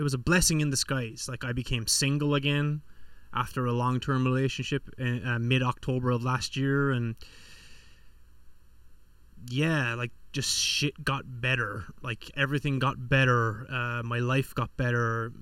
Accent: Ireland; now in Los Angeles, United States; And it was LA, Los Angeles is where I live. I'm not from, but I live here. Born and raised in Ireland.

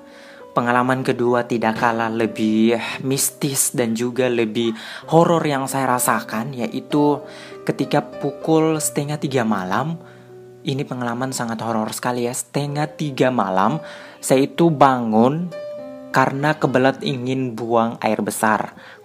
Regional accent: Pasangkayu, West Sulawesi, Indonesia; moved away as an adult; now in Palu, Indonesia; Jadi saya adalah perantauan yang berasal dari Kota Pasangkayu, Sulawesi Barat, yang merantau ke Kota Palu untuk menempuh pendidikan tinggi di perguruan tinggi Universitas Tadulako.

